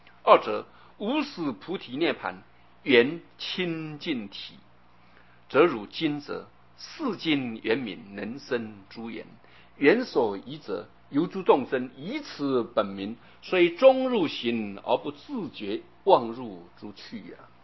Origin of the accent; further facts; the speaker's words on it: China; 我们中国人去那吃不习惯了